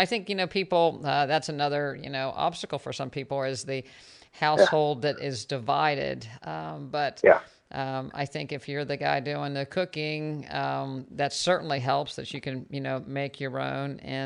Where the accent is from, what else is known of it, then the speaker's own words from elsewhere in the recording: West Virginia, United States; I mean, I'm from West Virginia originally, and you know, my grandmother had a thing of lard on top of the stove